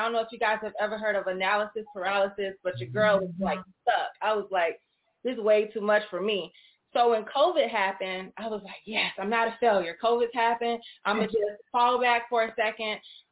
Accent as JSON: {"language": "English", "region": "the South", "country": "United States", "said": "I'm from the South, so hey, y'all."}